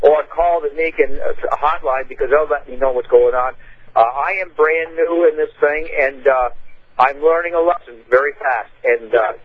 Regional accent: Arizona, United States; Okay, I'm the guy from Arizona.

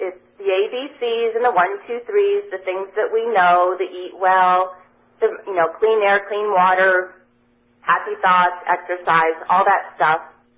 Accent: Vermont, United States; moved away as an adult; also born or lived in Wyoming / Montana / Los Angeles; I was born and raised in Vermont, moved out west to Lake Tahoe when I was 18 years old, loved the west. I've lived in Wyoming and Montana in the beautiful mountainous parts.

